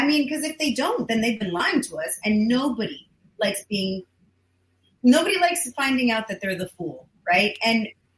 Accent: Venezuela; It is because I grew up in Venezuela.

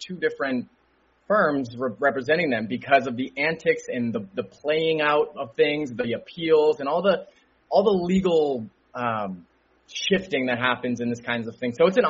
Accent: San Diego, California, United States; also born or lived in Boston, Massachusetts; So I was born in Boston, Massachusetts in the year 1993. So I'm going to be 31 tomorrow, actually. Moved to San Diego from Boston in 2000.

